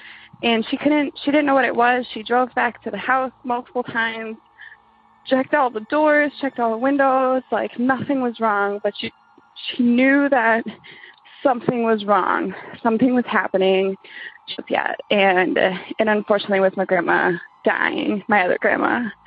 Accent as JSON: {"language": "English", "region": "Wisconsin", "country": "United States", "said": "Hi, guys. … I'm from Wisconsin."}